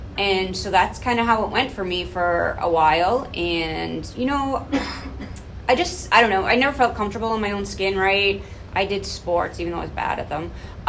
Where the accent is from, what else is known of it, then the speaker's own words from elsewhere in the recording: Braintree, Massachusetts, United States; I grew up on the South Shore in a town called Braintree at the end of the Red Line.